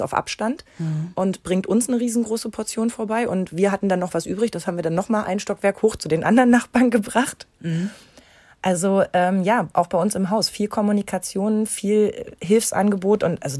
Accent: East Germany, Germany; born there; ich bin ja noch gebürtig aus der DDR.

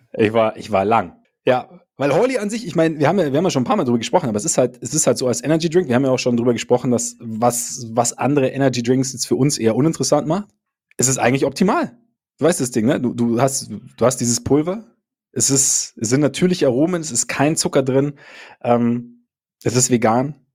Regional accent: Munich, Bavaria, Germany; natürlich Kaiserwetter, wie man bei uns in München sagt.

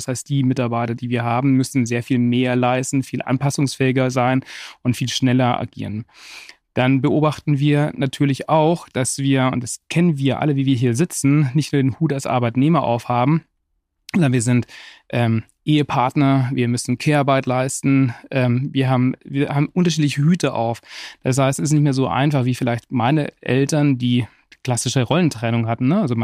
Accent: Munich, Bavaria, Germany; 44 Jahre, hat 2 Kinder, geboren und aufgewachsen in München

